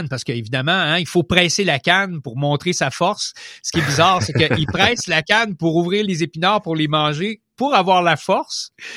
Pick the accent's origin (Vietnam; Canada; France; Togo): Canada; Et même chez nous au Canada